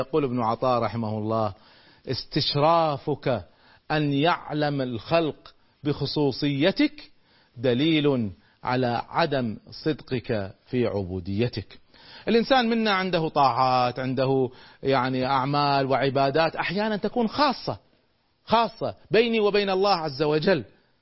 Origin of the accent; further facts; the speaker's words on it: Kuwait; أذكر لما رجعت من أمريكا بدأت أذكر بعض الأفكار